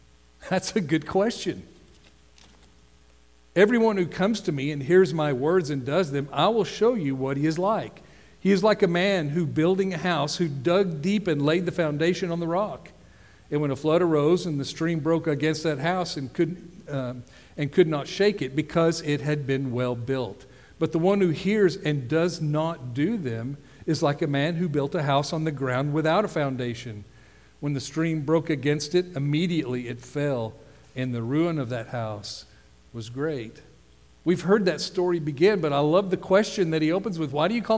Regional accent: United States; That's hard for us to hear as American Christians. We've become very comfortable with our Christianity, haven't we?

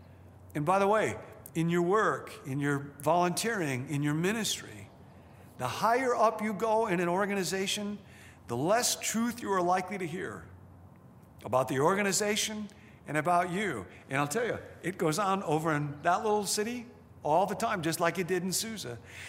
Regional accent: Rockford, Illinois, United States; I had spoken someplace in my hometown, Rockford, Illinois, and the local newspaper did an article about it.

